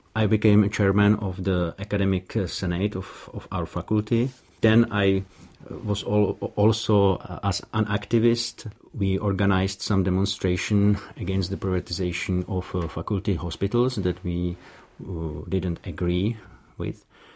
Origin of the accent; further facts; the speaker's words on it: Chomutov, Ústí nad Labem Region, Czechia; born there; English is a second language; I was born in Chomutov, which is a city in the northern Bohemia.